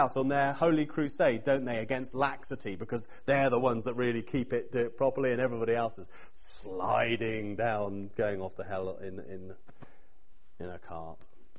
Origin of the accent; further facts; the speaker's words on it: England, United Kingdom; I think we're all English in here, all British in here.